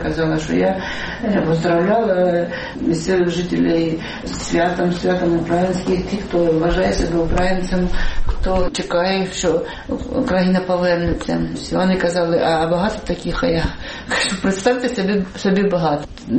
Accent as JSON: {"language": "Russian", "country": "Ukraine", "said": "Я говорю, я не русская, я украинка."}